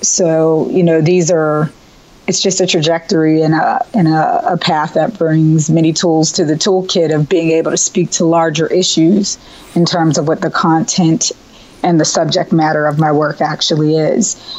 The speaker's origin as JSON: {"language": "English", "town": "Braddock", "region": "Pennsylvania", "country": "United States", "tie": "born or raised there", "said": "growing up in my hometown of Braddock."}